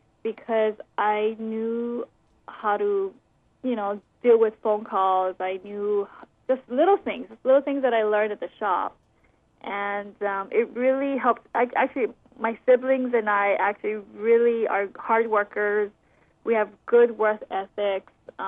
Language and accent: English; Hawaii, United States; I actually grew up in town, in Liliha area, Nu'uanu.